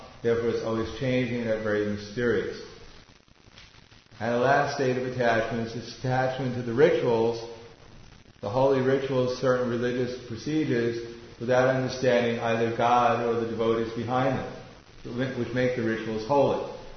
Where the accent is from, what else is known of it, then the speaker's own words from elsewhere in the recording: Belgium; born there; English is a second language; I was born in Belgium.